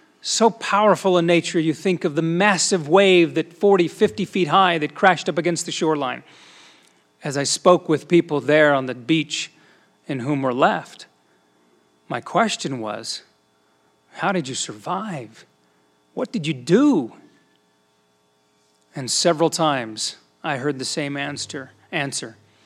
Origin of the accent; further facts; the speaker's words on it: Houston, Texas, United States; I'm from Houston, of course.